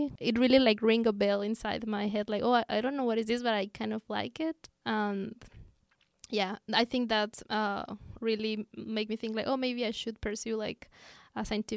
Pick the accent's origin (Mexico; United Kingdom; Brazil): Mexico; Querétaro; I was born and raised in Mexico. It's not a town, it's actually a big city called Querétaro. We are like four siblings, and with my two parents, we were like a big, big family.